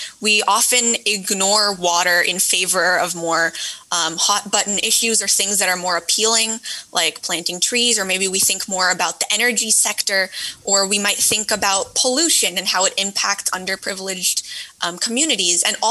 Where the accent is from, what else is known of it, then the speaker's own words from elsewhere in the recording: California, United States; happening in California so close to my home? But I visited India not long after that, and I realized that my home state is not alone in dealing with water scarcity.